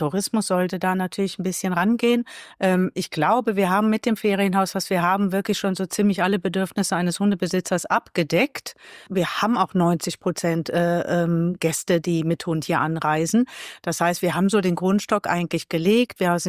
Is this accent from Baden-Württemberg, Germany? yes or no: no; Cologne, North Rhine-Westphalia, Germany; born there; now in Rech, Germany